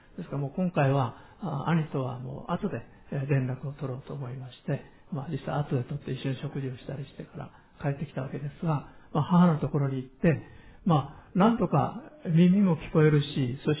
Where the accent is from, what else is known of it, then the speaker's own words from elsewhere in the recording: Hiroshima, Japan; 先週広島に帰ってきまして、水曜日の夜は、私の、故郷の、私の田舎のすぐ近くの三好市というところにあります